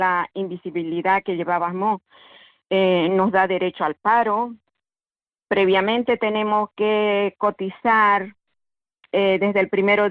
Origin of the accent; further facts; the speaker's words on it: Bolivia; Inclusive en mi país, que lo consideran tercermundista, yo soy boliviana